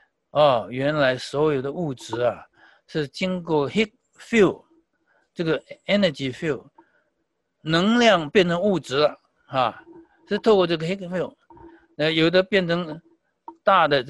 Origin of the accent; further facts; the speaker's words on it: China; 我回中国回到我的故乡啊，我乡下我的亲戚还在拜那些偶像啊